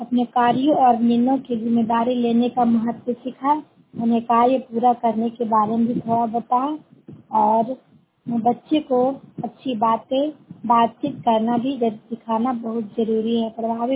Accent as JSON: {"language": "Hindi", "town": "Indore", "region": "Madhya Pradesh", "country": "India", "said": "और मैं प्रखंड इंदौर से हूँ।"}